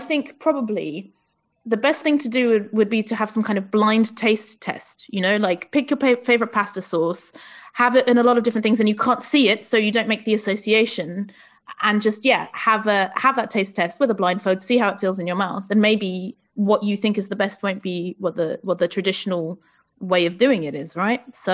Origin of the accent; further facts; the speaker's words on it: Portugal; Like I'm thinking I'm originally from Portugal, port wine, obviously from Portugal.